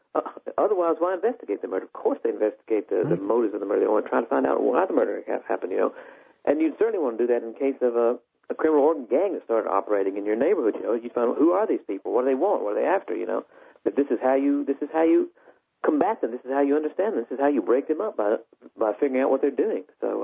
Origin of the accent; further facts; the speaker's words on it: the South, United States; I mean, you know, I'm from the South.